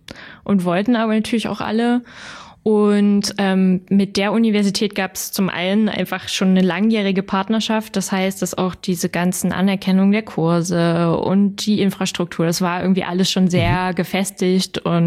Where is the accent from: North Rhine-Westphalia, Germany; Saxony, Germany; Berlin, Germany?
Saxony, Germany; Kirschau; Komm aus der Oberlausitz.